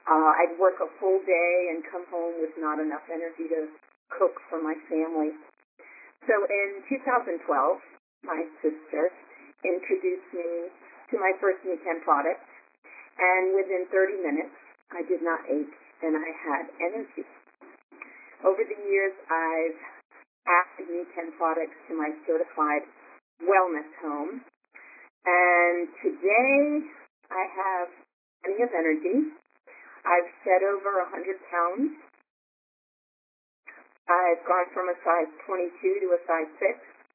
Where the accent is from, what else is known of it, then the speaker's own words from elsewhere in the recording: South Carolina, United States; I'm from South Carolina.